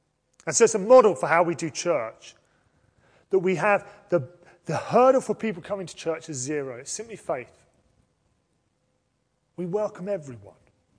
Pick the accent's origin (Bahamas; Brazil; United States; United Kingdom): United Kingdom; born there; I was British before I had a passport, by virtue of the Britishness of my parents and the fact that I was born in these great islands.